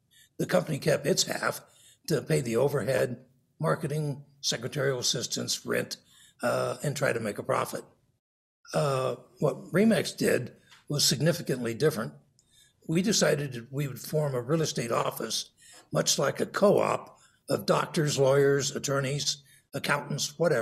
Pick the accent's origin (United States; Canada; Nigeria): United States; Denver, Colorado; We're from Denver, Colorado.